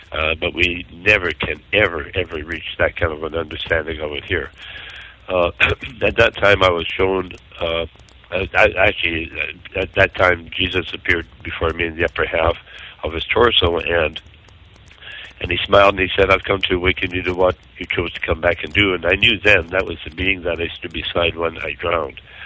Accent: Canada; and I'm Canadian, guys

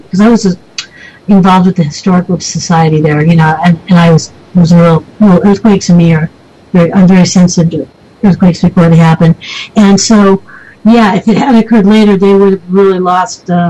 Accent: Long Beach, California, United States; I grew up in Long Beach

